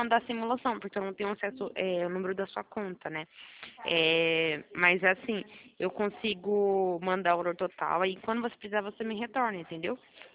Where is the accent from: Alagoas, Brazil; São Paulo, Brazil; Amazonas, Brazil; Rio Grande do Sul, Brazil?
São Paulo, Brazil; Americana; que eu sou de Americana, do interior de Americana, do interior de São Paulo, tá bom?